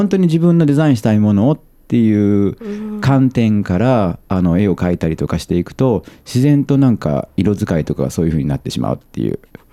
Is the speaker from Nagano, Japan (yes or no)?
no; Kyoto, Japan; moved away as an adult; 古風な匂いのする京都で生まれ育って